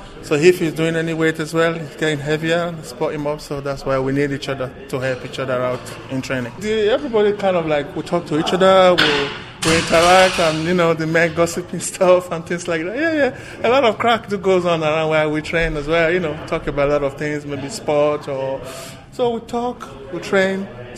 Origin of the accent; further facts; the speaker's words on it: Nigeria; now in Ireland; I've been living in Ireland for 15 years now, and I'm from Nigeria.